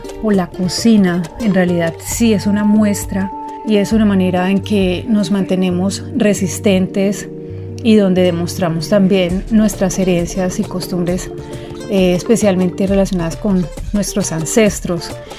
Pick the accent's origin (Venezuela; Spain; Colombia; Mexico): Colombia; Santander; soy colombiana, comunicadora y soy originaria del departamento de Santander.